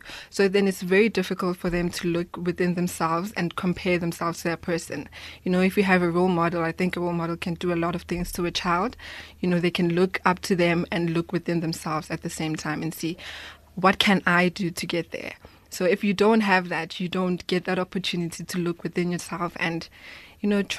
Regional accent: Soweto, Gauteng, South Africa; I grew up in Soweto, so really there wasn't a lot of people I could look up to as a source of inspiration.

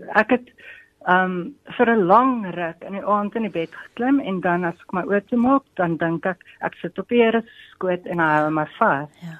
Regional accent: Durban, KwaZulu-Natal, South Africa; now in Durbanville, South Africa; Ek het groot geword in Durban en ons as familie het in 2008 verhuis na die Kaap toe. Ons is woonagtig in Durbanville

